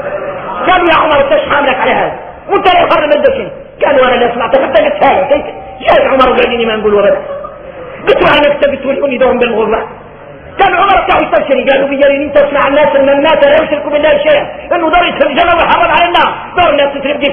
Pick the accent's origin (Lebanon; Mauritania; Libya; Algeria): Mauritania; وعادوا احنا موريتاني يجي الواحد منا ساجد